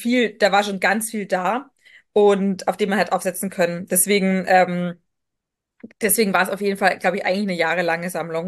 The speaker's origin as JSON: {"language": "German", "town": "Munich", "region": "Bavaria", "country": "Germany", "tie": "born or raised there", "said": "vor allem natürlich meine Heimatstadt München"}